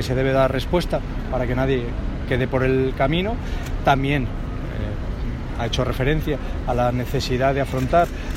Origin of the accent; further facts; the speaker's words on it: Castile and León, Spain; Pero también, desde luego, como castellanos y leoneses, se agradece que piensen en los problemas que tiene nuestra tierra.